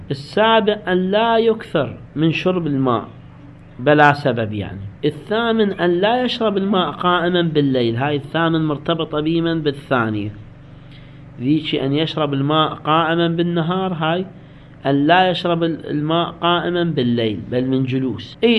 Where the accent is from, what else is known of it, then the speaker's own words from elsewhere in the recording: Iraq; بالمطاعم حتى عندنا بالعراق صحيح هم شفت بالمطاعم مقصصيه بالسكين ويجيبوه